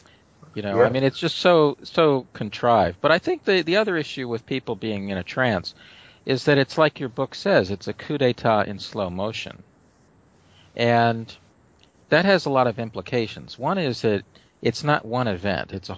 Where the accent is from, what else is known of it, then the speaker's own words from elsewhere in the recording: United States; I would say, as an American